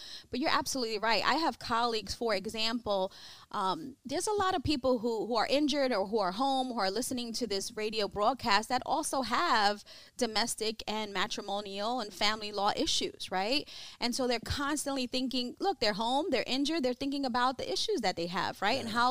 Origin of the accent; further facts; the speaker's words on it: Brooklyn, New York, United States; I'm originally from Brooklyn, New York, right? I call myself a New York Rican because I am from Puerto Rico as well. My parents are from Puerto Rico, born in Brooklyn, so we call ourselves New York Ricans.